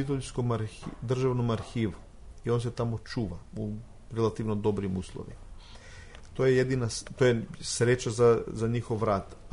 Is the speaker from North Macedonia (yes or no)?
yes; North Macedonia; Pa, nažalost, i kod nas u Makedoniji i ovde kod vas u Srbiji mi nemamo još muzej fotografije.